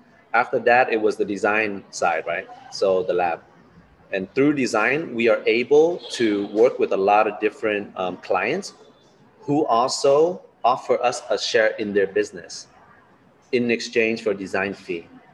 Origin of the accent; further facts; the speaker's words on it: Los Angeles, California, United States; also born or lived in Da Nang, Vietnam; I was born in Da Nang, but I grew up in Los Angeles.